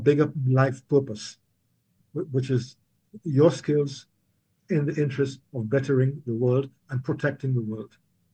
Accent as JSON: {"language": "English", "country": "Trinidad & Tobago", "tie": "born or raised there", "lives_now": "Canada", "said": "I think that is a gift that I had growing up in Trinidad that I would say that my kids growing up in Canada didn't have."}